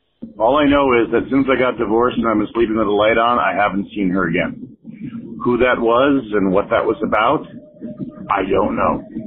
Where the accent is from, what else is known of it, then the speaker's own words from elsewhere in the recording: Connecticut, United States; now in Sioux Falls, United States; in Sioux Falls, South Dakota, but I grew up in Connecticut